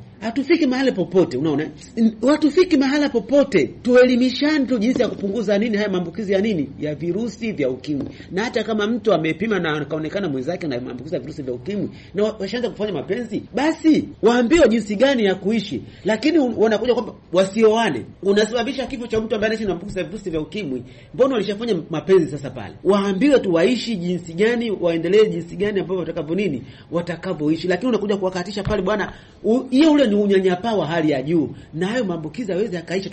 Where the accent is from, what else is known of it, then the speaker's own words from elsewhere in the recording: Mkuranga, Pwani, Tanzania; natokea Mkuranga.